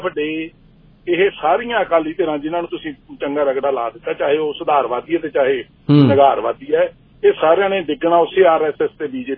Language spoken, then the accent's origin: Punjabi; Muktsar, Punjab, India; ਇੱਕ ਸਾਡੇ ਇਲਾਕੇ ਦੇ ਵਿਚ ਵੀ, ਮੇਰਾ ਇਲਾਕਾ ਮੁਕਤਸਰ ਸਾਹਿਬ ਦਾ ਹੈ